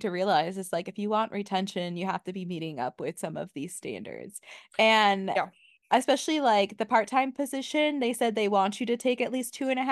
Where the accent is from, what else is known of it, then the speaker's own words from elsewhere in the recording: Midwest, United States; accent: Midwestern; I have had so much trouble, and I'm working really hard on my Midwestern accent, but it's gonna be there forever.